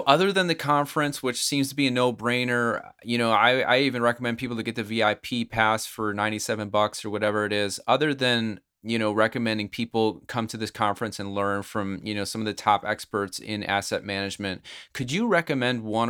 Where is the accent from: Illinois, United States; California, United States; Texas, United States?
Illinois, United States; Chicago; I'm actually from Chicago. I love Chicago, and it's very tempting to invest there